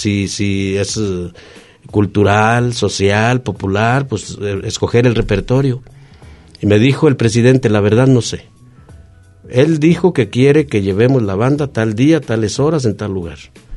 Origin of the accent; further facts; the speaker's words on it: Tepechitlán, Zacatecas, Mexico; also born or lived in Colotlán; Por eso yo, mi tierra es Tepechitlán. Pero mi segunda tierra, pues ya es Colotlán.